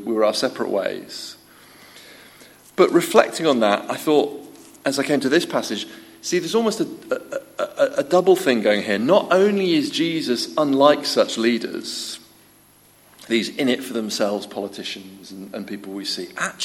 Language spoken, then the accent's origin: English; Manchester, North West England, United Kingdom; remember when I was probably 13, 14, we did a school trip to my first trip to the Lake District. We came up from Manchester, school trip to Borrowdale.